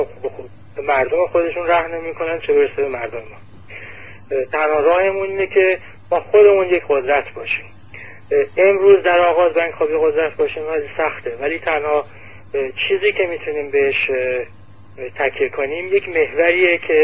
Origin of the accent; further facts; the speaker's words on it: Iran; ما حالا اون به عنوان یک ایرانی چه باید چه جبهه‌گیری بکنیم؟